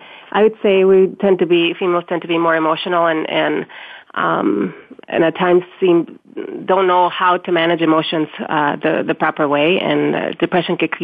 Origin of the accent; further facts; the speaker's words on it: Mexico; now in United States; I'm originally from Mexico, and I've lived in both countries for quite a few years. Most of my life now has been here in the United States.